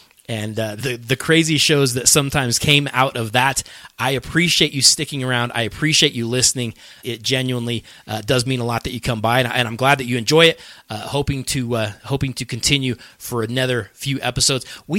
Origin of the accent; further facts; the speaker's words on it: Denver, Colorado, United States; Yes, I live in Denver, born and raised in Denver.